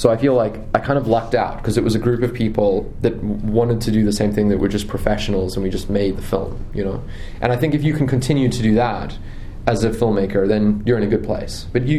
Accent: South Africa; growing up in South Africa, I was just interested in it

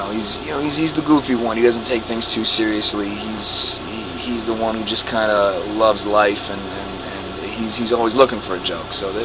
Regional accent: Boston, Massachusetts, United States; I mean, I'm not built for the heat. You know what I mean? I'm from Boston.

